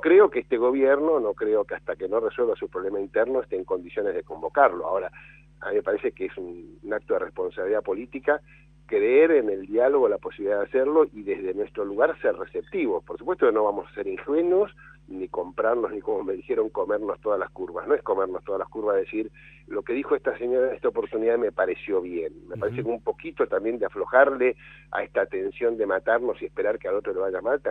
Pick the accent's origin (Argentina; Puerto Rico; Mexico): Argentina; yo soy argentino que trabaja, no quiero que esto se vaya al diablo.